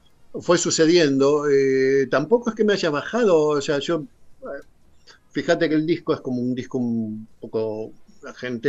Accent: Argentina; moved away; Cuando yo me fui de Argentina la primera vez, allí por el 91, en realidad tenía la cabeza puesta en ir a vivir a Inglaterra y ser un músico de rock allí.

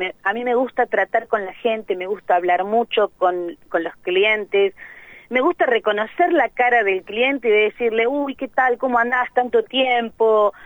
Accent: Lezama, Buenos Aires Province, Argentina; Nosotros somos de Lezama, y vivimos a 5 cuadras del negocio.

